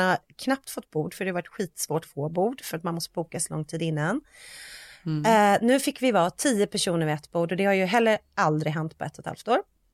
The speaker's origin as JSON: {"language": "Swedish", "country": "Sweden", "said": "det är klart att det är dumheter, här, men det vet ju vi för att vi är svenskar."}